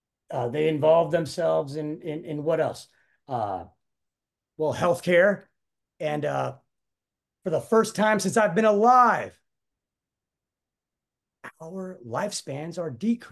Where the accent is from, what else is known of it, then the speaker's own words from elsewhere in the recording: Florida, United States; Growing up in Florida. And I played sports. I played baseball and football.